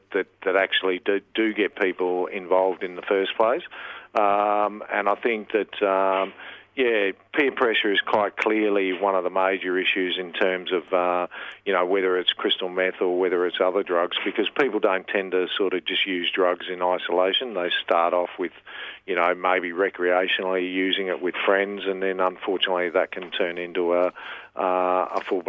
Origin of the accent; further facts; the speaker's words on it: Darwin, Northern Territory, Australia; I grew up in Darwin, and at that time it still is a relatively small town.